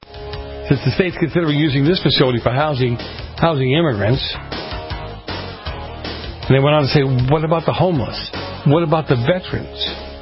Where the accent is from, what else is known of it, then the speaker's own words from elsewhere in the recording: Massachusetts, United States; Another story out of my home state of Massachusetts.